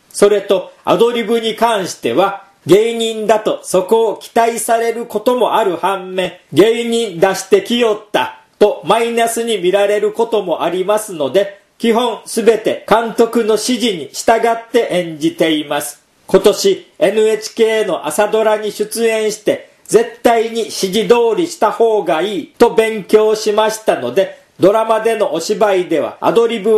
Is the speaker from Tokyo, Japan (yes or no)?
yes; Tokyo, Japan; 僕は東京出身なんだけど、両親が東北の出身で、親父にも微妙に鉛があったんです。